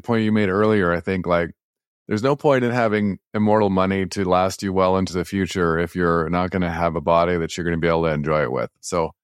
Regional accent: Edmonton, Alberta, Canada; I grew up in Edmonton.

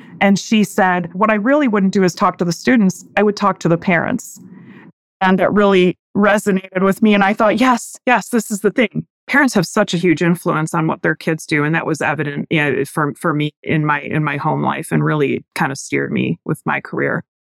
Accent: Michigan, United States; I grew up in Michigan, about 30 minutes away from now my alma mater, the University of Michigan.

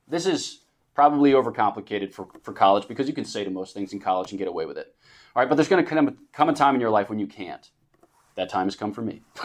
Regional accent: Pennsylvania, United States; born there; I was born just outside of Philadelphia, Pennsylvania, city of champions, city of saints.

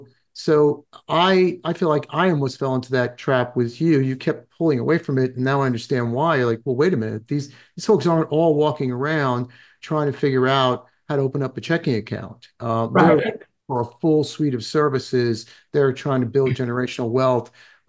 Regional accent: United States; I mean, look, I'm Italian American. My grandparents immigrated to this country, right? And they were educated, but unfortunately didn't speak English

